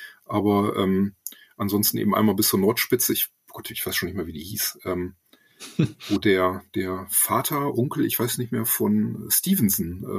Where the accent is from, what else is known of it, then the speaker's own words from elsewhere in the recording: Germany; als Piefke